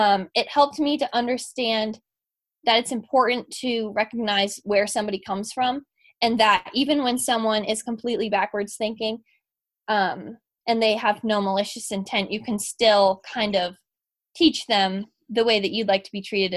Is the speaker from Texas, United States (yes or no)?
no; New Hampshire, United States; now in West Virginia, United States; And I was definitely in a culture shock when I moved to West Virginia from New Hampshire.